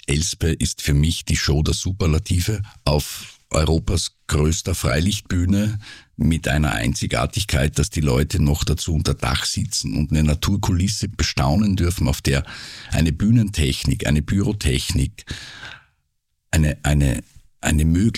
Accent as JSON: {"language": "German", "region": "Lower Austria", "country": "Austria"}